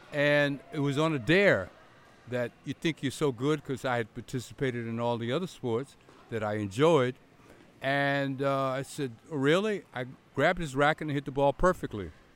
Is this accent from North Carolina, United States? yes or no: yes; North Carolina, United States; The football coach in the town, I grew up around the Outer Banks.